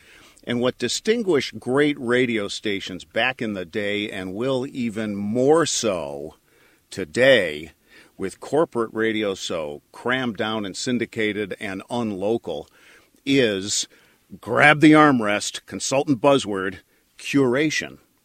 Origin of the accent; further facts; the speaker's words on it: Springfield, Massachusetts, United States; In my hometown, Springfield, Massachusetts, I had to be Steve Douglas for 2 years